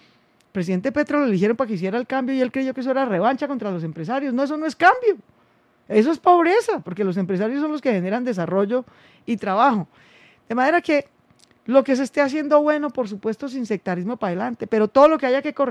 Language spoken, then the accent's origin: Spanish; Colombia; Y que más bien nos podemos unir como colombianos por encima de diferencias y partidos